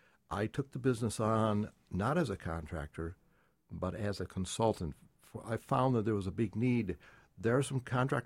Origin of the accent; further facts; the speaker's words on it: Owego, New York, United States; now in Binghamton, United States; I'm originally from Owego.